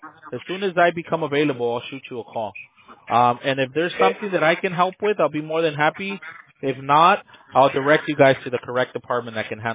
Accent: United States; born there; Well, I'm born in the States. My parents are from Monterrey, Nuevo León.

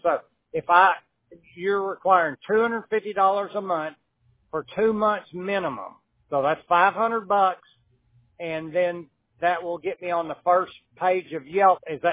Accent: Athens, Texas, United States; My hometown is Athens, Texas.

